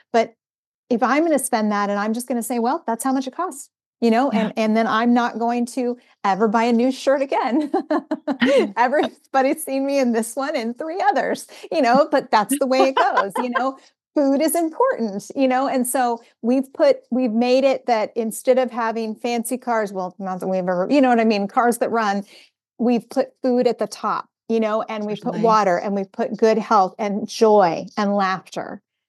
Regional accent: Ireland; Well, I just turned red because I'm Irish and that's what happens.

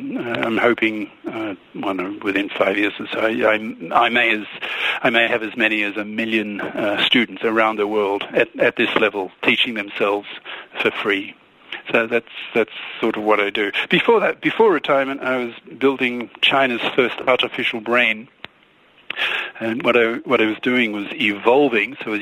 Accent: Australia; also born or lived in England / Utah; now in United States; I've lived in 3 English-speaking countries. So I grew up in Australia. My second country was England. So I lived there long enough to take out British citizenship. So I'm a dual citizen.

